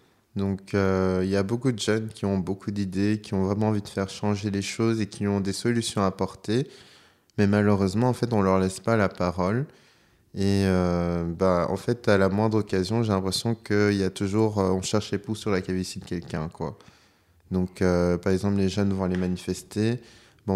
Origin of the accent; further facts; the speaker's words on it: Brussels, Belgium; Moi, j'ai 22 ans et je suis de Bruxelles.